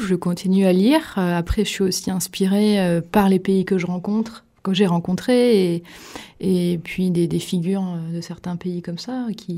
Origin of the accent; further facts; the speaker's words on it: Limoges, Nouvelle-Aquitaine, France; now in Alès, France; Voilà, j'ai grandi à Limoges, dans le Limousin.